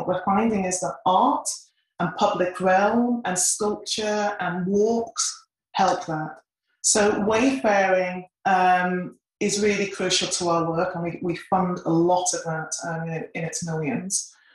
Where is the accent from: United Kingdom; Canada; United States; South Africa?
United Kingdom; Yorkshire and the Humber; So I'm from Yorkshire. So if people don't know that, it's a northern part of England. It doesn't mean much, but it's a mining town, or a mining city, actually. It was a mining city until the mines got closed down.